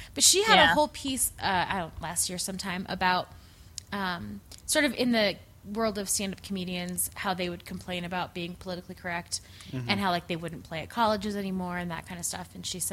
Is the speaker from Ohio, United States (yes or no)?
no; Colorado, United States; And I'm from Colorado. How dare you?